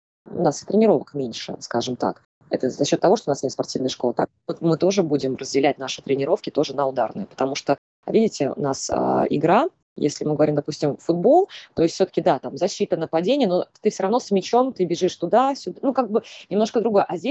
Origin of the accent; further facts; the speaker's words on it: Ufa, Bashkortostan, Russia; now in Saint Petersburg, Russia; Ну, получается, просто я из Уфы выбрала, что я поняла для себя, что я бы хотела переехать либо в Краснодарский край, либо в Санкт-Петербург. Съездив туда и туда, посмотрела, я поняла, что я хочу жить все-таки в Санкт-Петербурге.